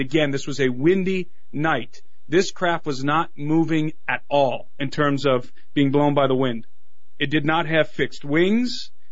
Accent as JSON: {"language": "English", "town": "Brook Park", "region": "Ohio", "country": "United States", "tie": "born or raised there", "said": "I grew up in Brook Park, Ohio, and I was living in Cleveland at the time."}